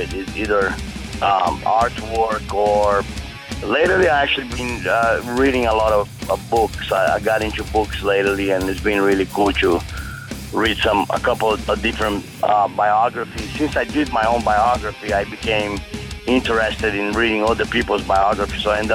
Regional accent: Brazil; we're from Brazil

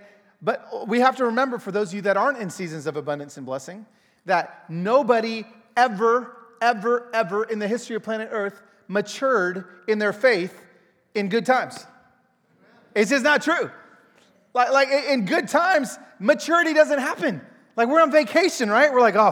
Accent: Pico Rivera, California, United States; born there; And so whenever I come back home, I was born in Pico Rivera, and I'm in Southern California

